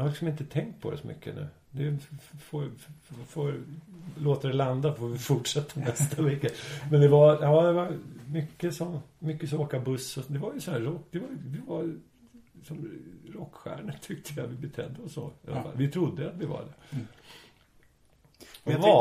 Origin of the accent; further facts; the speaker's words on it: Borås, Västra Götaland County, Sweden; born there; Jag är född i Borås och det är så skönt att komma.